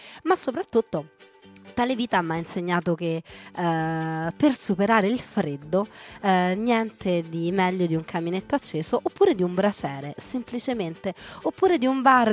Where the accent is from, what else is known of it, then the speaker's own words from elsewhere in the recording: Rome, Lazio, Italy; siamo romani